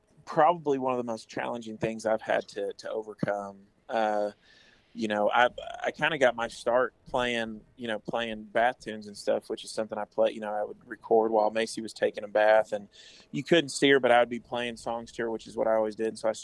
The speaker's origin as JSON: {"language": "English", "country": "Dominican Republic", "tie": "born or raised there", "said": "I think, you know, growing up in the Dominican Republic"}